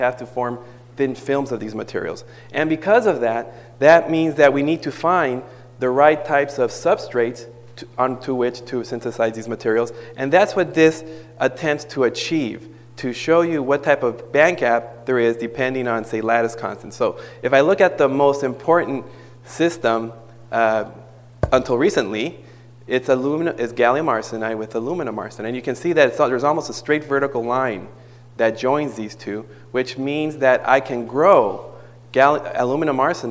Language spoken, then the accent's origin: English; United States; So I'm happy to be here, and I'm proud to be here as an American.